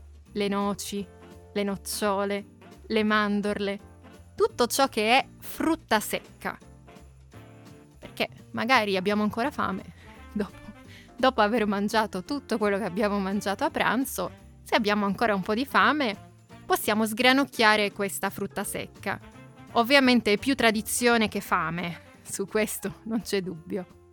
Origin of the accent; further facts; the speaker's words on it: Piedmont, Italy; La mia, ad esempio, quella in cui sono cresciuta, quella vicino a Torino, anche se era una città molto piccola, un paese